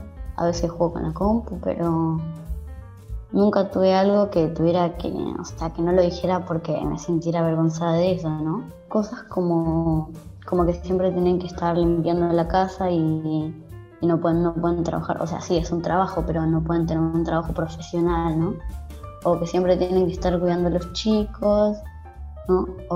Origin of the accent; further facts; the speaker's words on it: Buenos Aires, Argentina; y soy de Buenos Aires, Capital Federal, y nada, eso, voy a sexto grado y tengo 11 años.